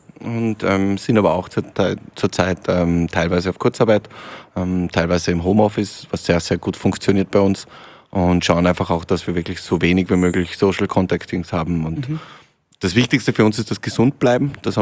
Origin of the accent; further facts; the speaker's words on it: Lienz, Tyrol, Austria; Aber genauso mit tollen Hotels aus meiner Heimat, aus Osttirol, aus Lienz